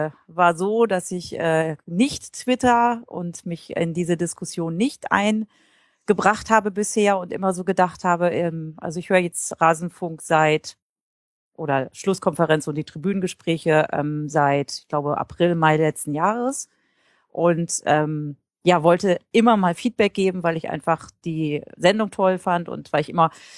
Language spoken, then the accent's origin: German; Einbeck, Lower Saxony, Germany; in meiner Heimatstadt Einbeck in der Nähe von Göttingen